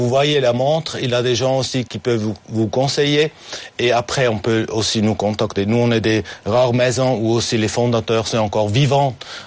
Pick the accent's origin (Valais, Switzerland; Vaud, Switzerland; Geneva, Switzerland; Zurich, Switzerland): Zurich, Switzerland; Oui, moi je suis de Zurich, alors de la côté suisse-allemand même.